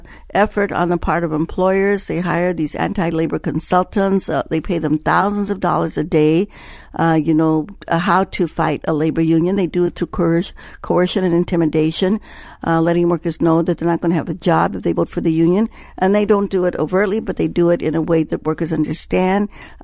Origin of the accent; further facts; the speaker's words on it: New Mexico, United States; born there; You know, I was born in New Mexico. My grandparents were born in New Mexico, and they were bilingual. My mother and father were bilingual. I grew up as a bilingual child.